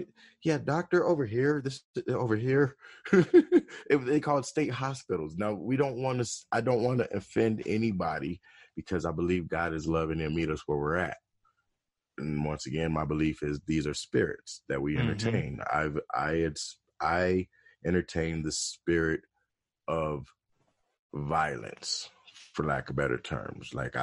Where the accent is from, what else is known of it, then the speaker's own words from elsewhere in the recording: Colorado, United States; also born or lived in Detroit; I was born in Colorado, but raised between Detroit and Colorado. I went to school in Colorado.